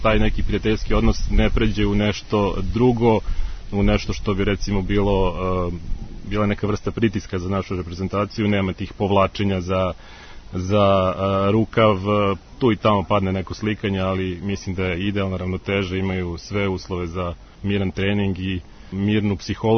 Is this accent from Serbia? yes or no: yes; Serbia; ja kao Srbin koji živi ovde